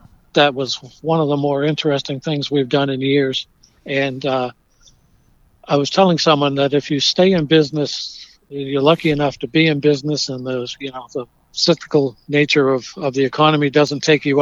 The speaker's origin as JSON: {"language": "English", "town": "Nantucket", "region": "Massachusetts", "country": "United States", "tie": "born or raised there", "said": "That was the way that I was raised on Nantucket Island, that, you know, when my dad was a builder, you would build a house for the postman down the street"}